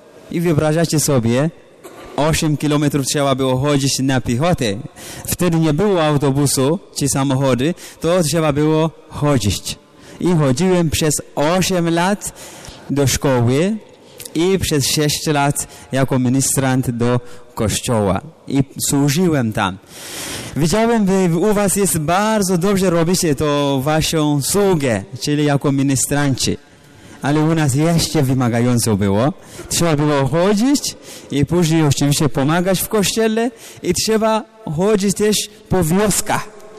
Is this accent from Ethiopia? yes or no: yes; Ethiopia; Polish is a second language; to znaczy miłość, która zwycięża. Pochodzę z Etiopii